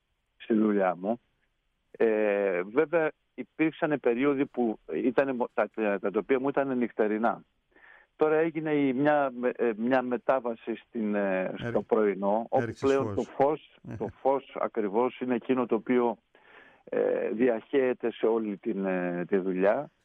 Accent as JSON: {"language": "Greek", "town": "Thessaloniki", "region": "Central Macedonia", "country": "Greece", "moved": "as an adult", "lives_now": "Athens, Greece", "said": "Εγώ είμαι Θεσσαλονικιός, ναι. Βέβαια ζω στην Αθήνα πολλά χρόνια. Η διβάση μου πλέον είναι στην Αθήνα."}